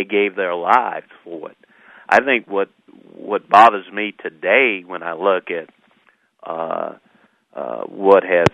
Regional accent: the South, United States; I grew up in the South

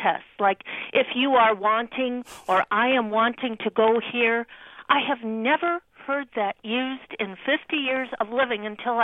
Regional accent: Michigan, United States; now in Mattoon, United States; I'm originally from Michigan, and I don't know whether this is a regional thing or not, but down here in Mattoon

